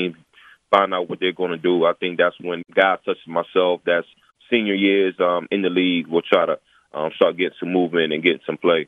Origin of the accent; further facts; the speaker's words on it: Newport News, Virginia, United States; Some of the things that I work on back in my hometown, Newport News, Virginia, is really just giving back to the youth